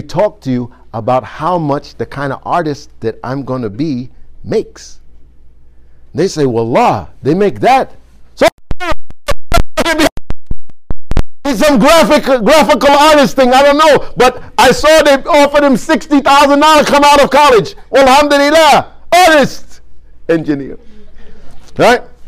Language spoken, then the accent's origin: English; Fez, Fès-Meknès, Morocco; now in United States; not like back in Fez. You don't tell your parents, you growing up in Fez, this is what I'm going